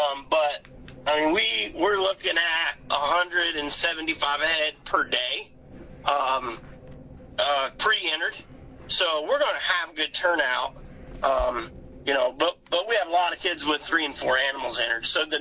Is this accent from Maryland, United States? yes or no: no; Illinois, United States; now in Alexis, United States; I grew up in Southern Illinois, and I'm a transplant because my wife was from Knox County, actually.